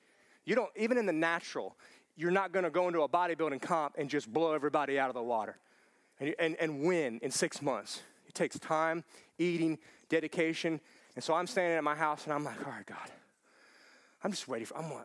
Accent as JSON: {"language": "English", "country": "United States", "said": "As an American, if it's not, the old thing's not exciting me, I'm gonna do something new, exciting."}